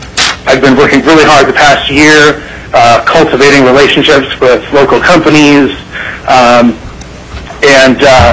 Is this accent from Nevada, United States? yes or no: no; Anchorage, Alaska, United States; I am a lifelong Alaskan, born and raised in Anchorage. Graduated from East High in 2005, went on to pursue my my film education at the Art Institute of Portland.